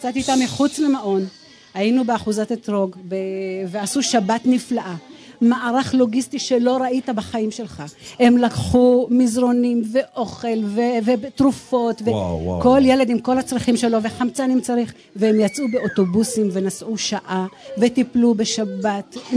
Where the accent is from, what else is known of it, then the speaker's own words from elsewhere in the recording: Jerusalem, Jerusalem District, Israel; מירושלים.